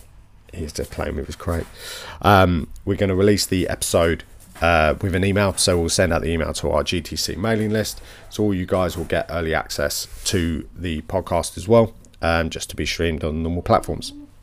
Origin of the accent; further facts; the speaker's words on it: United Kingdom; You know, we are British at the end of the day, so let's keep it British, keep it normal.